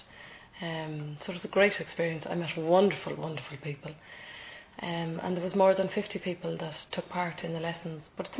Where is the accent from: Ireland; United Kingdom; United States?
Ireland; Connacht; I mean, I'm from Mayo, and I feel very strongly about the Mayo Gaeltachts.